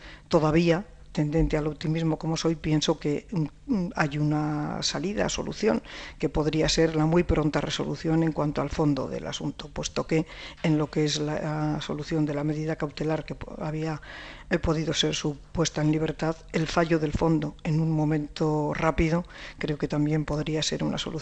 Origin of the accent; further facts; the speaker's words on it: Basque Country, Spain; viniendo yo de donde vengo, siendo ciudadana vasca